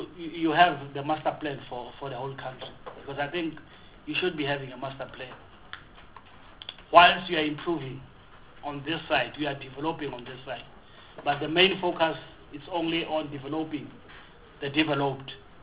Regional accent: Free State, South Africa; because I come also from the Free State

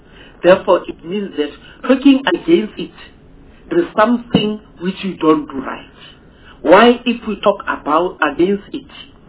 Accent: Rustenburg, North West, South Africa; I'm from Northwest. I'm from around Rustenburg, Bujanala.

